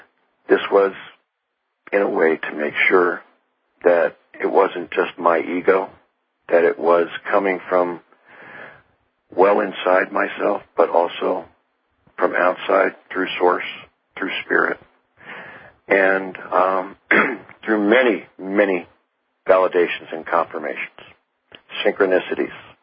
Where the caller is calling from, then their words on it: Albuquerque, New Mexico, United States; But right now, it's a beautiful day in New Mexico. I'm calling from Albuquerque.